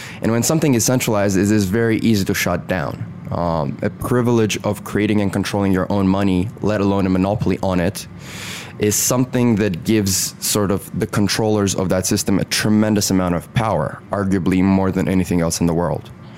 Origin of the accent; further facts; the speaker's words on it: Azerbaijan; English is a second language; moved away as an adult; now in United States; So I'm originally from Azerbaijan, was until recently an international student here in America